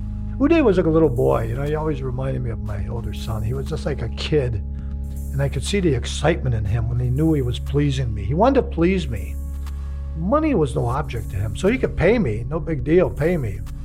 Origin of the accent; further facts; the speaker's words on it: the South, United States; that was part of the ritual of growing up in the South.